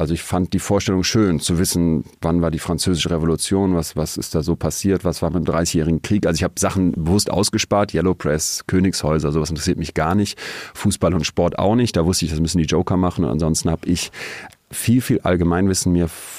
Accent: Solingen, North Rhine-Westphalia, Germany; Wir haben dann in Münster, wo ich fürs Studium hingegangen bin, aus Solingen, Studi-Partys dann organisiert.

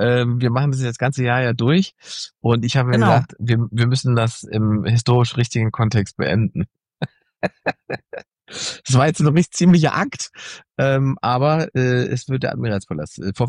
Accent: East Germany, Germany; born there; Ich bin ja im Osten geboren.

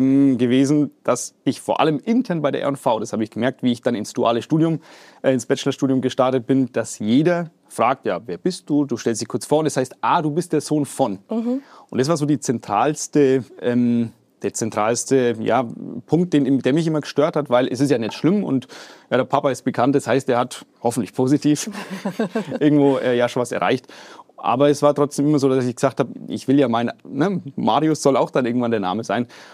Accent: Bavaria, Germany; ich komme aus Oberfranken

